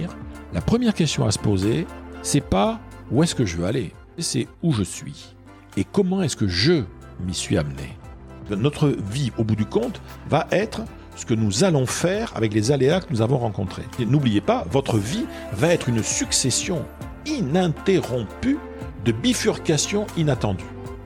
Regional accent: Bayonne, Nouvelle-Aquitaine, France; also born or lived in Bordeaux; on m'a confié presque immédiatement à mes grands-parents qui habitaient Bayonne.

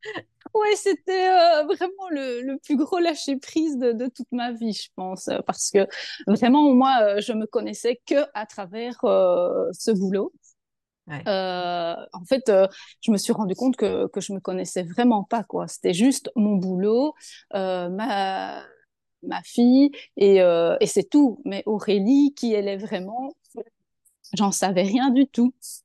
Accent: Belgium; je suis lithothérapeute, je viens de Belgique et je suis... Oui, on l'entend.

